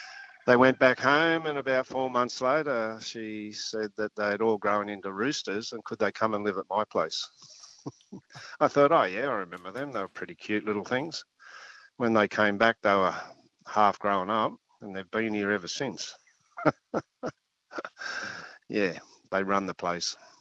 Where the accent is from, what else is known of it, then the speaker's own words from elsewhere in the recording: Sawtell, New South Wales, Australia; I grew up in Sawtell and moved out here 40 years ago.